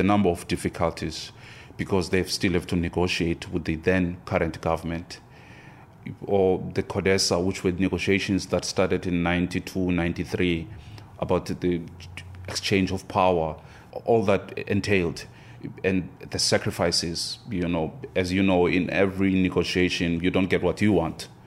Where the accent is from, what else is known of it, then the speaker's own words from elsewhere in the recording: South Africa; because I come from South Africa. I come from Africa, thousands of miles from where it all started.